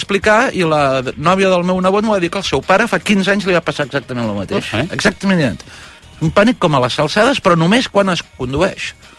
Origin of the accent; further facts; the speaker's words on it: Catalonia, Spain; Si sóc fatxa català.